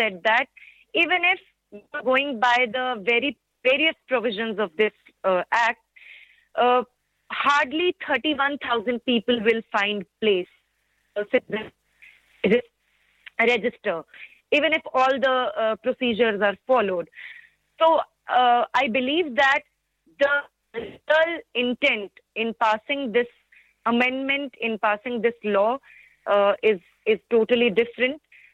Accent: India; I'm from India.

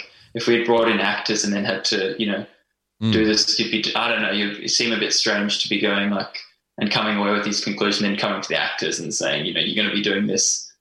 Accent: South Africa; now in Australia; Like I'm from South Africa. I'm not from regional Australia or anything

